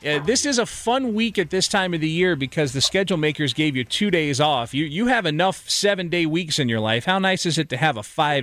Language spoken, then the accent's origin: English; Atlanta, Georgia, United States; As an Atlanta native